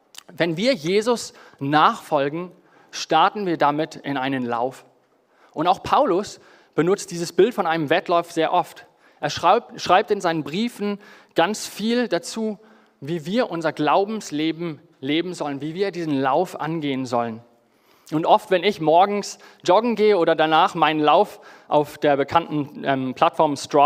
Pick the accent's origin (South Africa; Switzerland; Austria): South Africa; Johannesburg, Gauteng; in Johannesburg, wo ich aufgewachsen bin, haben wir auf einem richtig großen Kirchengrundstück gewohnt. Fast 2 Hektar groß.